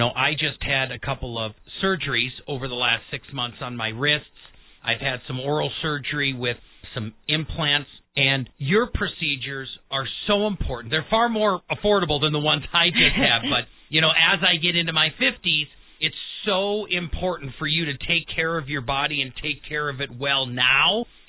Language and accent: English; Midwest, United States; I'm from the Midwest and I've got diabetes in my family.